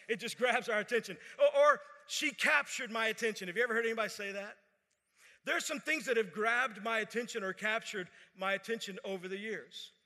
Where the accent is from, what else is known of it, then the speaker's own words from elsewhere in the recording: Orlando, Florida, United States; They didn't know I was from Orlando